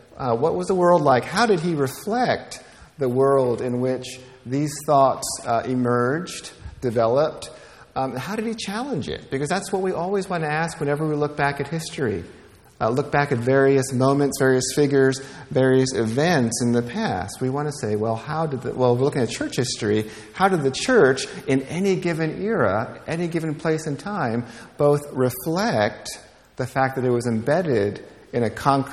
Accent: New York City, New York, United States; But I grew up in New York City, so from the time that I was four, my family moved to New York, and I grew up there.

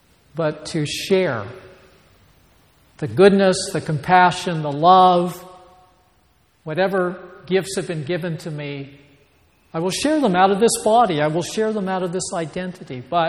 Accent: United States; I'm male, I'm white, I'm American

